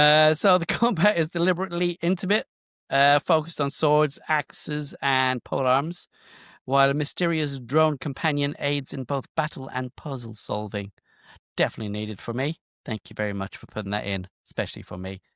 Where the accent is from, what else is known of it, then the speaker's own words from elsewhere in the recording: Ireland; I can say that because I'm Irish.